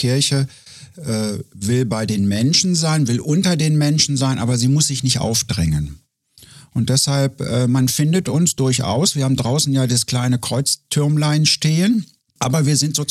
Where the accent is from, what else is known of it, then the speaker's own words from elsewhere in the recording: Hildesheim, Lower Saxony, Germany; born there; now in Hannover, Germany; Weil ich bin in Hildesheim geboren, das ist 30 Kilometer von Hannover